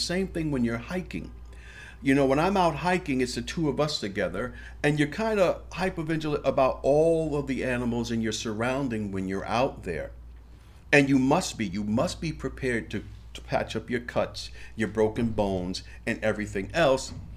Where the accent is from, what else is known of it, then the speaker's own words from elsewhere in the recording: New York, United States; And personally, me, I don't trust anybody anyway. And then you add that I'm from New York, I go out of state.